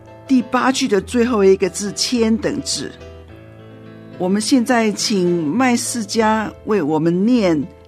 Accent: China; 马如翰是采用我们中国人的文学方式叫律诗的结构

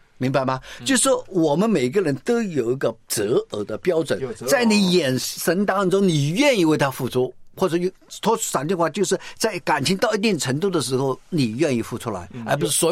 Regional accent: China; 尤其我们在国内长大的

